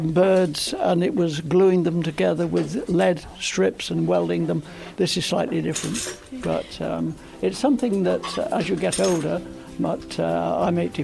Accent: Harrogate, Yorkshire and the Humber, United Kingdom; I am from Harrogate.

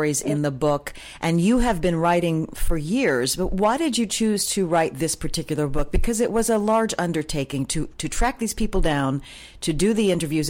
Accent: Bronx, New York, United States; I have to tell you, I am also from the Bronx.

